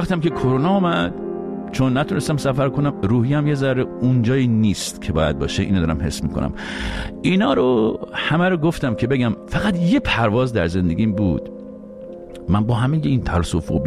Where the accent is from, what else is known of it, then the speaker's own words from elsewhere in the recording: Iran; moved away; سالها پیش از ایران اومدم بیرون به قصد مهاجرت، به خارج.